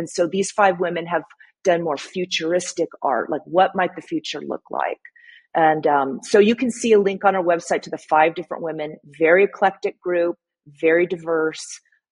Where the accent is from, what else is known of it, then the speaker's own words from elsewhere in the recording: San Diego, California, United States; now in El Dorado, United States; my husband and I moved from San Diego, which is where I'm originally from, to El Dorado up by Santa Fe.